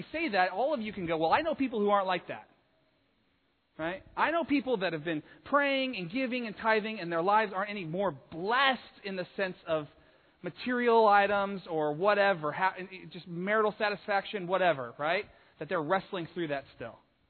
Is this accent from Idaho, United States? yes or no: yes; Idaho, United States; I grew up in Idaho, so streams were common.